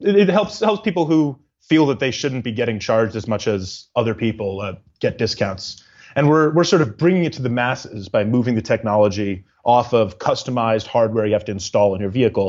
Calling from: Boston, Massachusetts, United States; Calling in from Boston, Massachusetts.

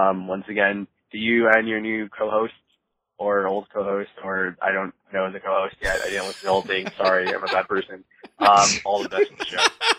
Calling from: Los Angeles, California, United States; I'm calling from Los Angeles.

